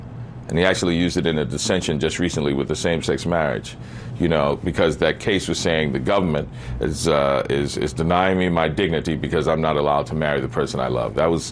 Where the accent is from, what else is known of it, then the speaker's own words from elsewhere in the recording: Pinpoint, Georgia, United States; I'm from Pinpoint, Georgia. I'm this poor